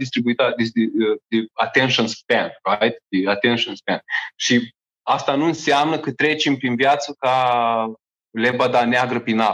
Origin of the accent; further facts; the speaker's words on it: Romania; Adică facem exact românește, da? Noi suntem români până la capăt.